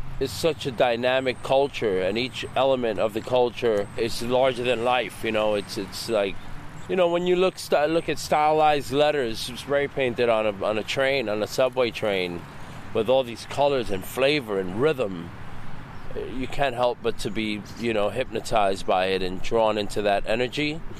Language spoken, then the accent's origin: English; New York, United States; I might battle someone from another borough and I'm from Spanish Harlem there, let's say from, you know, the Bronx or Brooklyn. And so for me, it would be like Manhattan is representing, you know.